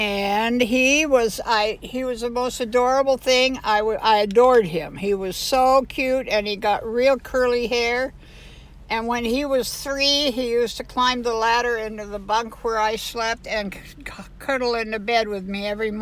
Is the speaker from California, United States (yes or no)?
yes; Long Beach, California, United States; born there; I was born in Long Beach at Long Beach Community Hospital, and my grandma lived with us in those days